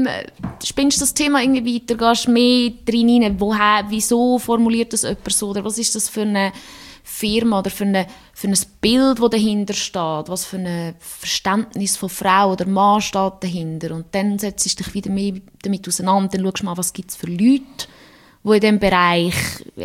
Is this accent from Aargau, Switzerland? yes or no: no; Nidwalden, Switzerland; now in Lucerne, Switzerland; Ich komme von Nidwalden, also ich bin in Nidwalden aufgewachsen, habe mich aber nie so fest identifiziert und bin jetzt zu Luzern nach einem kurzen Studienzwischenhalt in Bern.